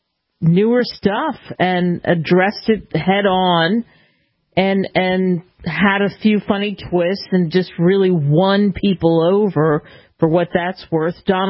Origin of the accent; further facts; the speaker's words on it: Philadelphia, Pennsylvania, United States; huge outbreak in Philly because there was a three-day convention at the Bellevue Stratford Hotel in my hometown.